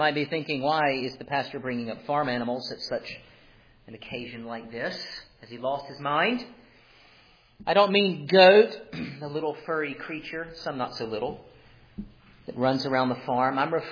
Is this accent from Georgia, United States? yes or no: yes; Georgia, United States; I grew up in the age of the Braves growing up in Georgia.